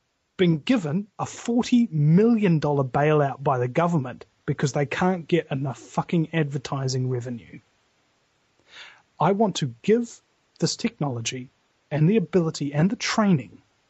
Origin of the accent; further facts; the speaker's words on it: New Zealand; Dude, I'm a New Zealander, okay?